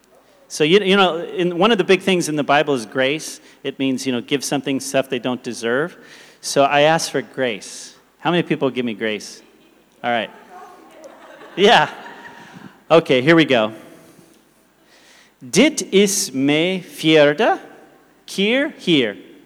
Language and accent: English; Downey, California, United States; born there; I hail from America. I was born in the city of Downey, California.